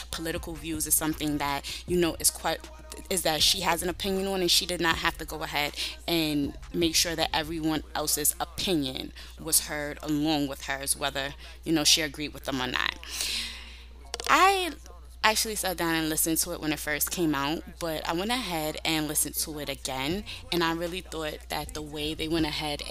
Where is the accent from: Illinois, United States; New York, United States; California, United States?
New York, United States; Brooklyn; being from New York just like her, even though she's from the Bronx, I'm from Brooklyn